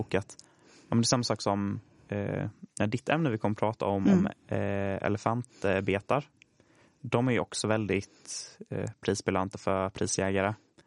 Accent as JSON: {"language": "Swedish", "town": "Kleshult", "region": "Jönköping County", "country": "Sweden", "said": "och jag kommer från Kleshult, ligger utanför Jönköping, är 21 år gammal"}